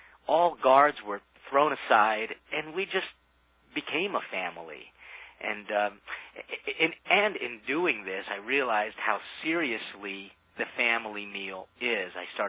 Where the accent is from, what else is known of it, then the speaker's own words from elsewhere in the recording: United States; That's where I was born, but I moved to Baltimore, Maryland when I was 2 years old. And so, for all intents and purposes, even though I was raised in a very Philippine traditional home, I'm definitely an American.